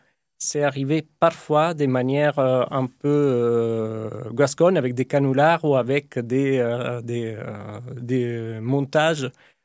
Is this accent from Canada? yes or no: no; France; comme ça serait l'Humain chez nous, en France.